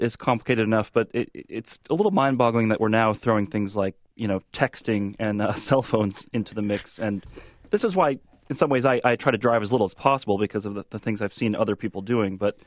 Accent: Midwest, United States; born there; Well, you know, I used to be you. I was born in the Midwest. I'm a polite guy.

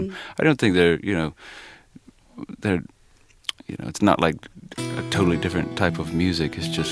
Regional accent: the Carolinas, United States; And, you know, I grew up in the Carolinas, so it's kind of hard to get away from country music.

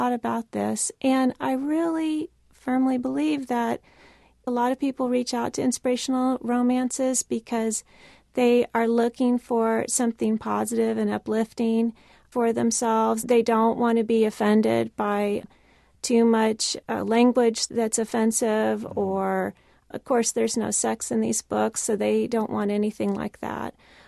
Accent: Houston, Texas, United States; now in Ohio, United States; I grew up in Houston, Texas, so I'm a city girl writing Amish novels.

